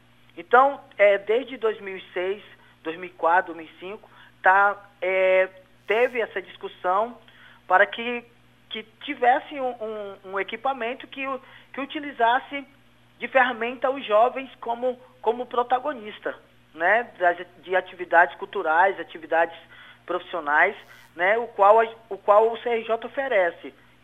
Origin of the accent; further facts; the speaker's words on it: Guinea; now in Espírito Santo, Brazil; eu como sou africano de Guiné-Conakry